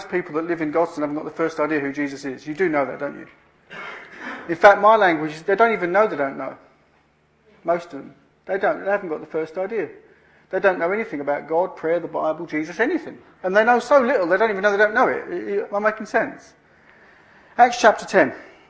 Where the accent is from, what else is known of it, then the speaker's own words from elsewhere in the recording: East of England, United Kingdom; I'm from Essex.